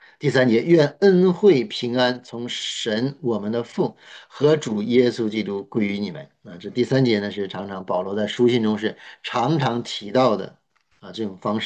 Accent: China; 我们中国人说，哎，求他来办这件事情啊

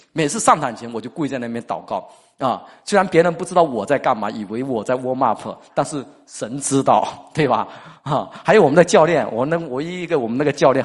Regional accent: Fujian, China; 我们福建人爱拼才会赢啊

